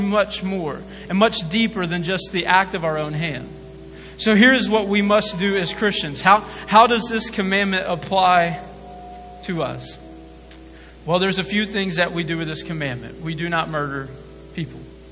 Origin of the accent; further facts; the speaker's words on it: Hopewell, United States; also born or lived in Springtown; I grew up in Springtown. I grew up in Hopewell. That's where I was born and raised.